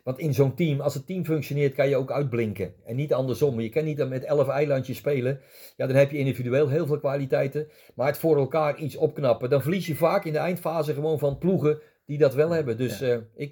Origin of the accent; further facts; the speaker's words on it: Utrecht, Netherlands; Kijk, ik kom gewoon als jochie uit Utrecht van de straat.